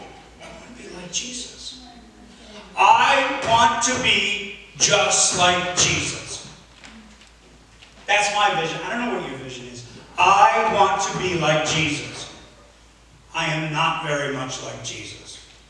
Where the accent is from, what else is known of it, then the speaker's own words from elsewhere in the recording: New York, United States; I was raised in the Hudson Valley.